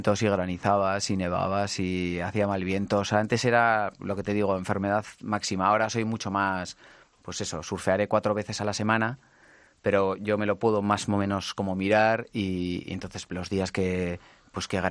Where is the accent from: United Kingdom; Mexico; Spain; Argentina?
United Kingdom; Spanish is a second language; Yo, mira, que soy inglés, siempre tengo la duda de cuando hablo en inglés